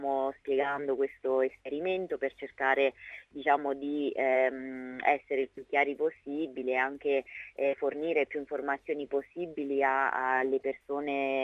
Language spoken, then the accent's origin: Italian; L'Aquila, Abruzzo, Italy; Io sono originaria dell'Aquila, quindi ho vissuto come cittadina questo evento